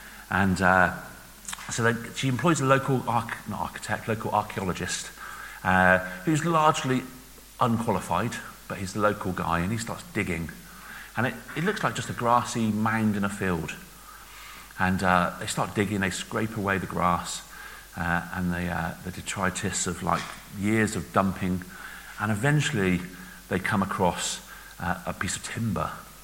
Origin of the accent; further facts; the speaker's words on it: Bristol, South West England, United Kingdom; accent: Bristol; I'm from Bristol, and I speak Bristol.